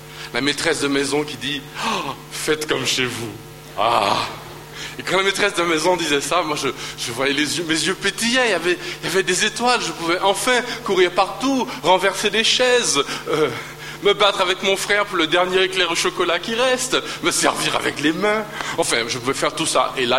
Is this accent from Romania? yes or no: no; Martinique, France; On essaie, chez moi, en Martinique, il y avait des plantes partout et je m'amusais à jouer du karaté avec les plantes.